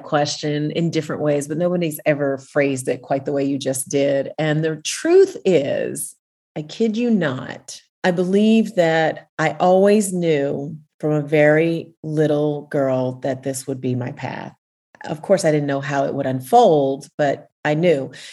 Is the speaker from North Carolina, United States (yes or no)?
no; Tennessee, United States; It's really funny, you know, because when I grew up in a town that was about 45 minutes from Nashville, and then I ended up going to Belmont University.